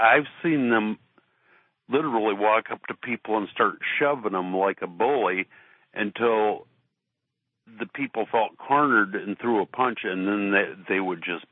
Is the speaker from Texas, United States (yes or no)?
no; Flint, Michigan, United States; I grew up in Flint. I became an EMT when I was 18 years old